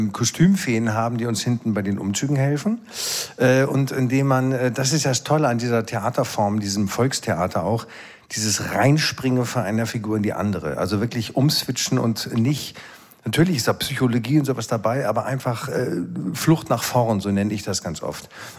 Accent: Bremen, Germany; Ich komme ja aus der Ecke

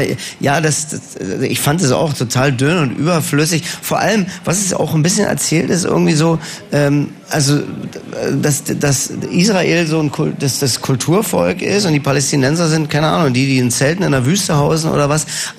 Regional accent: Berlin, Germany; accent: Berlin; Ich kann endlich mal richtig losberlinern auf der Bühne.

